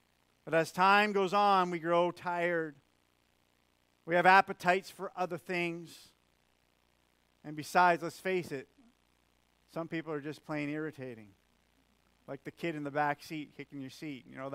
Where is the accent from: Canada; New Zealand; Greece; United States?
Canada; One of the greatest and biggest blessings of growing up in Canada is that we have many options.